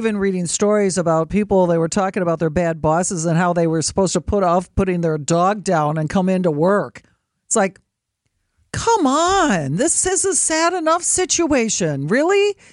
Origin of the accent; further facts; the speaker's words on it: Wisconsin, United States; Listen to me. I'm from Wisconsin. I need the coupon.